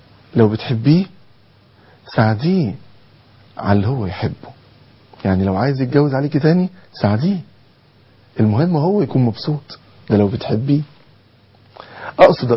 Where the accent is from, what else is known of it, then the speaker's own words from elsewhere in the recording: Egypt; عندنا في مصر